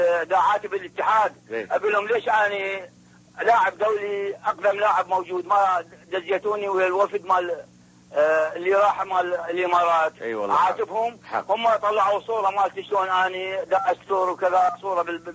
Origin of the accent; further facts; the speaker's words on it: Iraq; ولهذا أنا انتشرت عندنا بالعراق